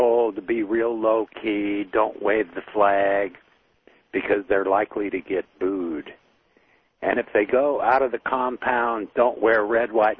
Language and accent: English; United States; because I'm an American and I pay taxes like everybody else.